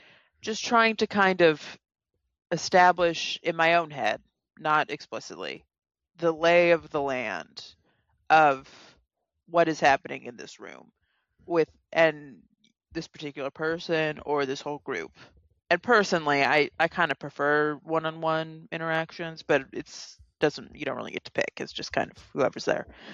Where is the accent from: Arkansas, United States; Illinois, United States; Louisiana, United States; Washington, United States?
Washington, United States; also born or lived in Nashville, Tennessee; now in Montreal, Canada; I'm originally from the West Coast, south of Seattle, the Pacific Northwest, which is not a particularly religious place.